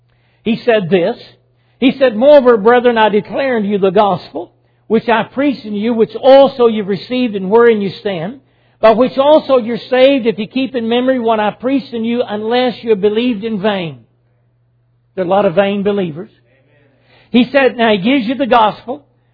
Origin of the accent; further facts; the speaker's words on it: Tennessee, United States; I've done several family funerals, several, back in my home state of Tennessee.